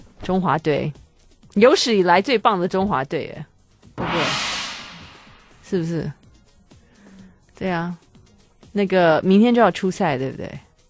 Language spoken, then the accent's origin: Chinese; Taiwan; 我们台湾人是最有人情味的